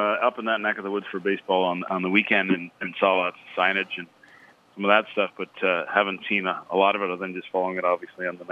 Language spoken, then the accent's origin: English; Kingston, Ontario, Canada; Kingston, my hometown, which has a population neighborhood of 130,000, had 22 kids out at the same age.